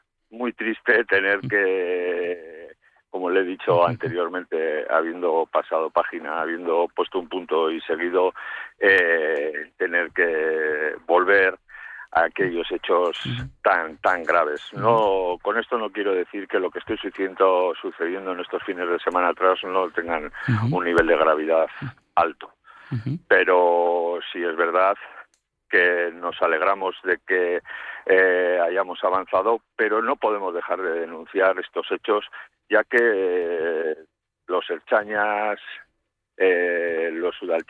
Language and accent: Spanish; Basque Country, Spain; Nosotros somos parte de este pueblo. Nuestros hijos estudian en las ikastolas, en los diferentes colegios vascos. Nosotros somos parte de las cuadrillas que se mueven a diario por Euskadi.